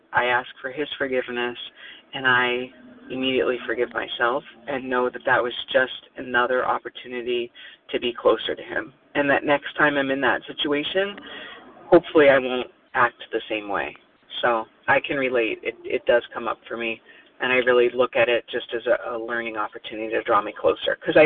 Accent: Oregon, United States; born there; And shout out to Oregon. I was born in Oregon, so.

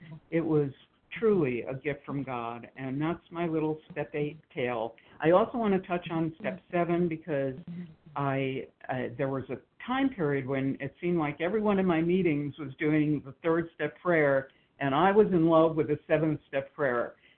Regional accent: Arizona, United States; I'm from Arizona.

